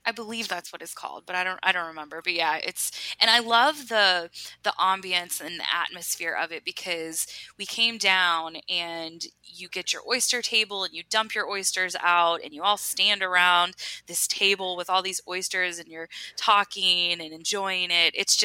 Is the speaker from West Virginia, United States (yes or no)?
yes; West Virginia, United States; Yeah, I'm originally from West Virginia, and we moved down here, and I'd never ate oysters.